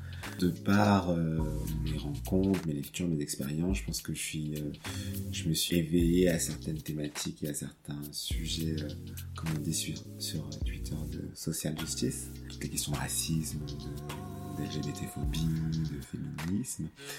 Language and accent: French; Cameroon; en grandissant au Cameroun, comme un enfant de France en partie, surtout dans ma famille